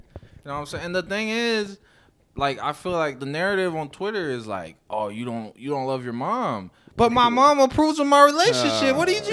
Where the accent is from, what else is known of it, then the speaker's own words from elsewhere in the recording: Haiti; Like do the U.S. it's like a different mindset than like I'm from Haiti. It's an all black country.